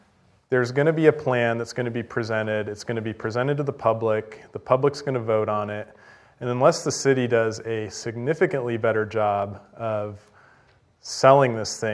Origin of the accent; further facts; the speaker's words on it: Denver, Colorado, United States; I grew up in Denver, and so I saw all of that happen when they replaced Stapleton with Denver International Airport.